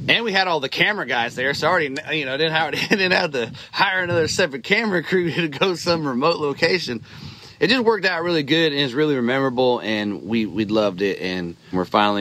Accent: Dixon, California, United States; I was a kid from Dixon, man. Like, I didn't see a lot. I didn't go high-rise dining in San Francisco. We're very small, kind of country people.

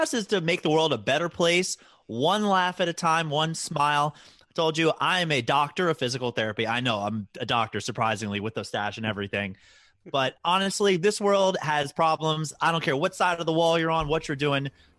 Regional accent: Baltimore, Maryland, United States; I'm from Baltimore, so I have, like, a Ravens helmet.

